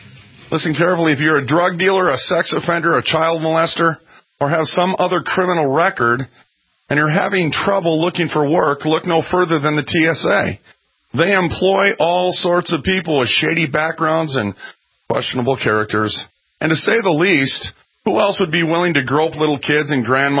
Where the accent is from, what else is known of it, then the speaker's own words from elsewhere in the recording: Minneapolis, Minnesota, United States; I'm from North Minneapolis. Used to know guys like that.